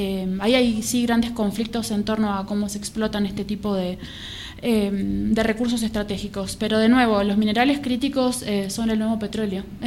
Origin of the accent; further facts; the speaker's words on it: Mendoza, Argentina; Provincias en Argentina como Mendoza, de la que soy nativa, digamos, en esa provincia no estaba permitida la explotación